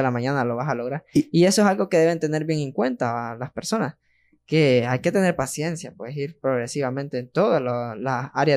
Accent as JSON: {"language": "Spanish", "country": "Honduras", "said": "cuando uno sale a otros países, le preguntan: ¿de dónde eres? De Honduras."}